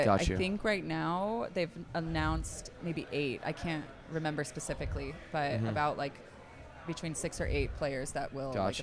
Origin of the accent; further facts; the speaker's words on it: United States; I'm in America. Like, you can put me on any team and I will be okay because I get to play in my home country, so I don't care.